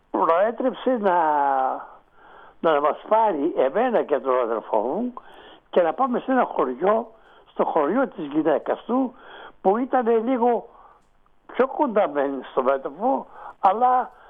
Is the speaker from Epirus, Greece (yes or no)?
yes; Epirus, Greece; ένα βουνό κοντά στο χωριό μου, Γκραμπάλα, που ήταν βουνό του χωριού μου